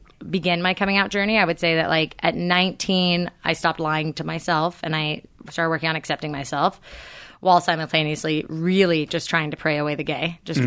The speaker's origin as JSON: {"language": "English", "town": "Burlingame", "region": "California", "country": "United States", "tie": "born or raised there", "said": "But so for me personally, I grew up in the Bay Area, which is a historically very liberal place. You know, I grew up in Burlingame"}